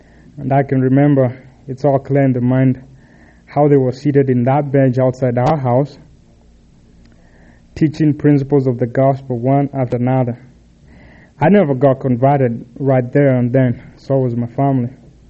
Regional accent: Kenya; also born or lived in Mombasa; we're also from Kenya, as he told you. I lived in different parts of the country.

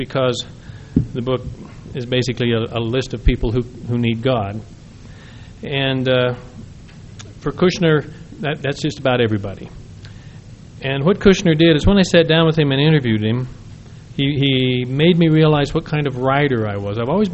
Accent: Brigham City, Utah, United States; I was born and raised in Brigham City with a very devout family

